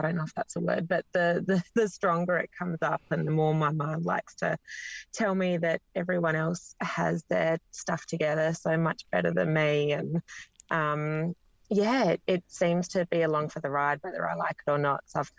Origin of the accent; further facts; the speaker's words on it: Adelaide, South Australia, Australia; So I grew up in Adelaide. I grew up in Prospect, which we kind of always joked was about 20 minutes from everywhere within Adelaide, but had no connections to farming when I was growing up.